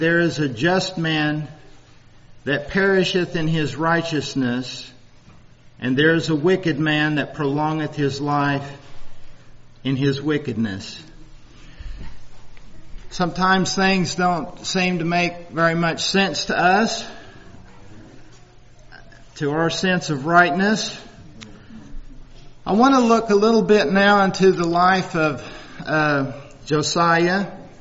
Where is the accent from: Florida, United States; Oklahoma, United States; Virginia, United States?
Oklahoma, United States; for those of you that don't know me, and I'm from Oklahoma.